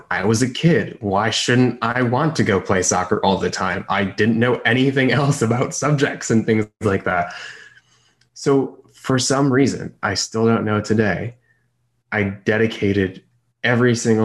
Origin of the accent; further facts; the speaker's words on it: Chicago, Illinois, United States; He wasn't from the U.S. I was born and raised in Chicago, or near Chicago, but played soccer pretty much my whole youth.